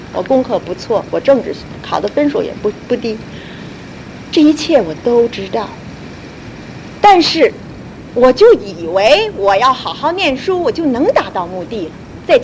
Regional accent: China; 因为我是在这个时代长大，就我们大陆说是解放了，这里说是变色

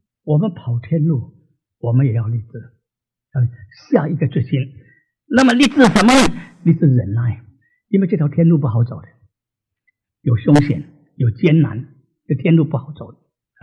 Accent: Singapore; 因为我是新加坡人，新加坡的报纸对我有一点的这个感情

